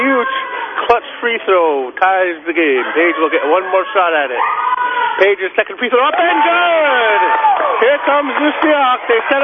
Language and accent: English; New Haven, Connecticut, United States; I mean, I'm from New Haven.